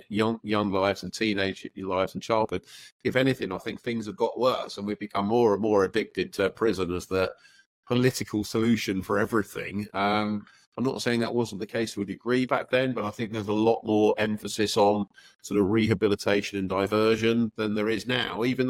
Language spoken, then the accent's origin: English; Milton Keynes, South East England, United Kingdom; I was born in Milton Keynes, a glorious city of roundabouts and not much else. And I grew up in the 70s there. It was a bit of an odd place, really. I guess it's the very middle of Middle England.